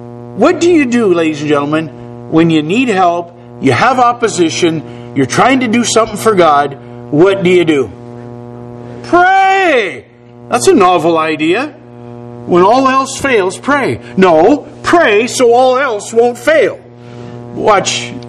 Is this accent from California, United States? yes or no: no; North Dakota, United States; I'm from North Dakota.